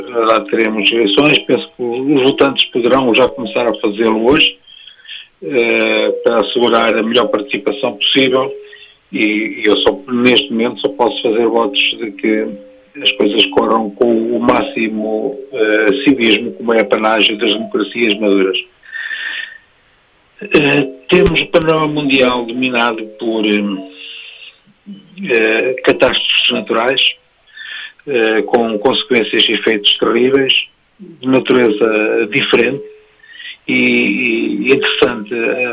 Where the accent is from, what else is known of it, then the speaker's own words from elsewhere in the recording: Brazil; meu conterrâneo, sou brasileiro